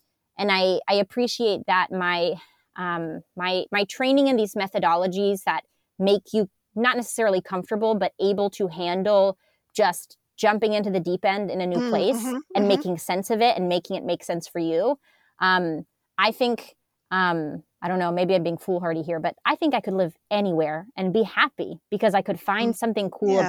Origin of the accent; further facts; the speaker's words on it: California, United States; also born or lived in New York / Argentina / Arizona / North Carolina; I was born in New York. I grew up in California. Then I lived in Argentina for a bit. Then I moved to New York again. Then I moved to Arizona and then North Carolina.